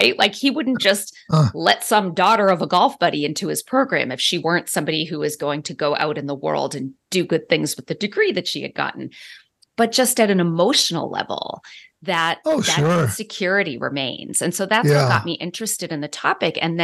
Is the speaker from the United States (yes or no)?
yes; Boston, Massachusetts, United States; also born or lived in San Diego; I grew up in the Boston area. I had been living in San Diego for a few years. And so Boston was home.